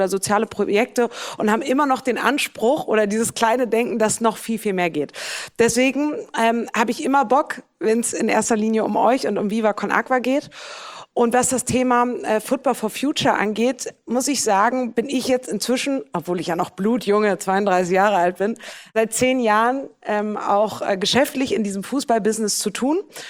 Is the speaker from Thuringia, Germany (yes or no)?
no; Bremen, Germany; Ich bin ja auch Bremerin, weil wir sind ja so ein kleiner norddeutscher Podcast irgendwie